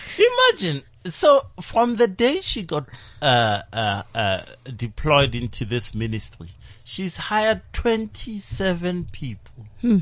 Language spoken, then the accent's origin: English; Hammanskraal, Gauteng, South Africa; Now, you know, you guys, you know, I come from Hammanskraal.